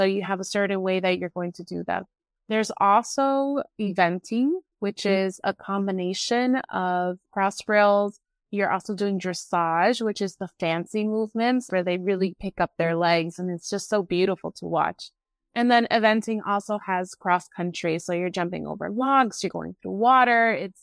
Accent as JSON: {"language": "English", "town": "Miami", "region": "Florida", "country": "United States", "tie": "born or raised there", "said": "You know, growing up in Miami, there wasn't a lot of opportunity for riding."}